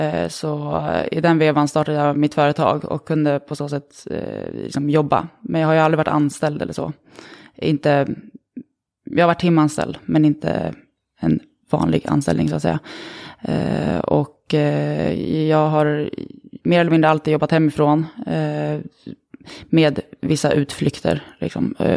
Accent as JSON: {"language": "Swedish", "country": "Sweden", "tie": "born or raised there", "also_born_or_lived": "Switzerland", "said": "Jag är född i Schweiz. Jag har halva min släkt, som inte är så stor visserligen, men de bor i alla fall kvar i Schweiz. Och jag och min mamma som är svensk flyttade hit till Sverige igen när jag var 2-3."}